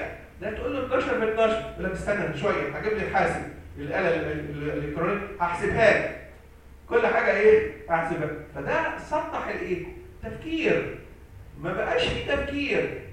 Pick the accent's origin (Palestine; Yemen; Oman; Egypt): Egypt; احنا كدكاتره مصريين وانا اتعلمت في كليه الطب